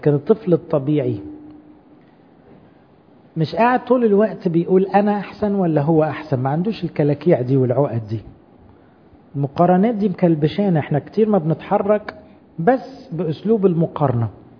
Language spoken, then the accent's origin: Arabic; Egypt; كمية حرمان عندنا احنا المصريين من الحب